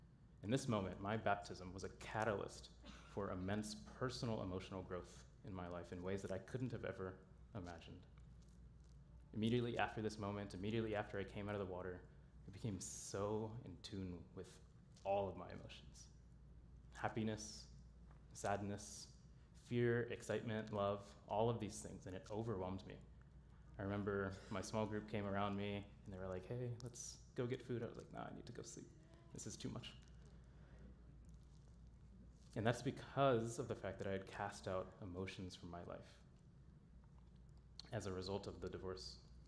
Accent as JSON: {"language": "English", "region": "Maryland", "country": "United States", "moved": "as an adult", "said": "I moved here from Maryland. That's originally where I'm from. I moved here to pursue my PhD in material science and engineering at Northwestern, and so that's where I am still."}